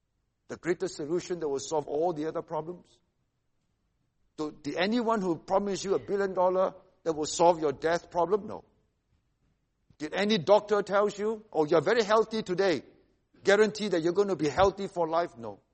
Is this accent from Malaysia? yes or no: yes; Seremban, Negeri Sembilan, Malaysia; also born or lived in Singapore; All of us, all nine of us, were born in Singapore. But we grew up in Seremban because my dad was a member of parliament in Seremban in the 1960s and 70s, where we were all growing up. Live in a very big house.